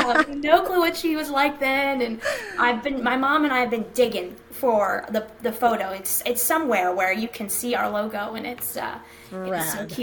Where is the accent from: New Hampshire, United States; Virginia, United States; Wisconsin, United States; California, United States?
New Hampshire, United States; Lebanon; born there; I was born in Lebanon, New Hampshire.